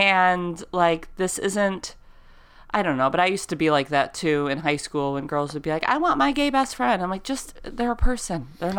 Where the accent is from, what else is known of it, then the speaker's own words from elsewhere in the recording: Detroit, Michigan, United States; I grew up in Detroit, and I remember Canada was a thing, too.